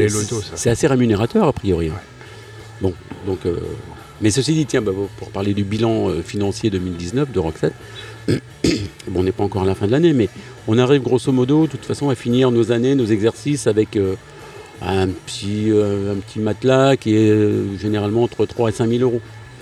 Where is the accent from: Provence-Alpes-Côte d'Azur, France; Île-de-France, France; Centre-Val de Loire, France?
Centre-Val de Loire, France; Vendôme; Parce qu'au départ, je suis de Vendôme, moi.